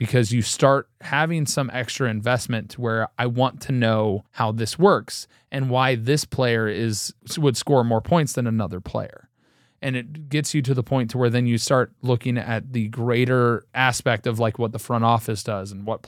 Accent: Cincinnati, Ohio, United States; like we grew up in Cincinnati. Wade and I are obviously Bengals fans

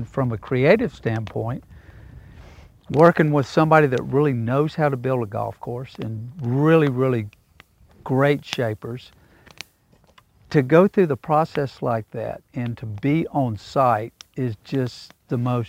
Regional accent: Augusta, Georgia, United States; I mean, you know, I'm from Augusta. Golf is in my DNA.

